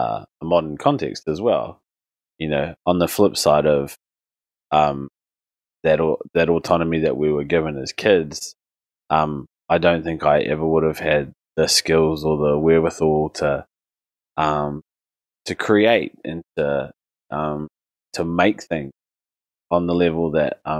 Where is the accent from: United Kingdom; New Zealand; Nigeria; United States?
New Zealand; that welcoming spirit that's characterized so much of, growing up in New Zealand.